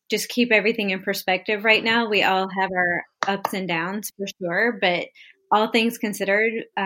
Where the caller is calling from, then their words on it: Westport, Connecticut, United States; I'm joining you from Westport, Connecticut.